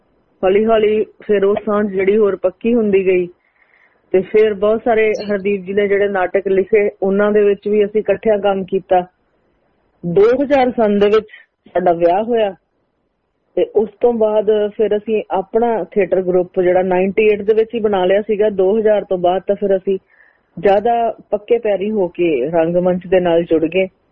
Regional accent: Chicha, Punjab, India; also born or lived in Ferozepur; ਮੇਰਾ ਜਨਮ ਜਿਹੜਾ ਹੈਗਾ ਉਹ ਫਿਰੋਜ਼ਪੁਰ ਕੈਂਟ ਦੇ ਵਿੱਚ ਹੋਇਆ, ਕਿਉਂਕਿ ਮੇਰੇ ਪਾਪਾ ਆਰਮੀ ਚ ਸੀਗੇ, ਬਟ ਜੰਮਣ ਤੋਂ ਤਾਂ ਫਿਰੋਜ਼ਪੁਰ ਦੀ ਧਰਤੀ ਦੀ ਸੀਗੀ, ਪਰ ਜਿਹੜਾ ਸਾਡਾ ਵੈਸੇ ਪਿੰਡ ਹੈਗਾ

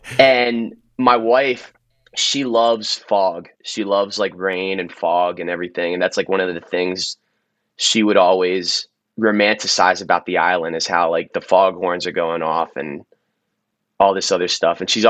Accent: Maryland, United States; Oh, bro, I'm from Maryland, dude. Go-go is everything here.

